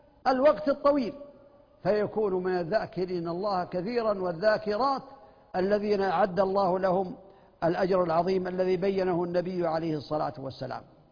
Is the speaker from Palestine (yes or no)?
no; Saudi Arabia; بلغني بأن هناك عندنا في المملكة العربية السعودية جمل في بعض المزارع لبعض الناس